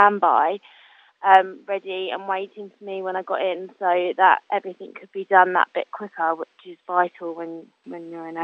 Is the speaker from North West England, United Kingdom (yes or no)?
no; Chertsey, South East England, United Kingdom; I'm from Chertsey.